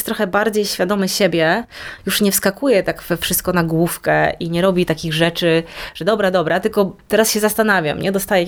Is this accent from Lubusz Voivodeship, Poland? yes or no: yes; Zielona Góra, Lubusz Voivodeship, Poland; nie jestem jedyną lesbijką z Zielonej Góry w 99 roku, nie?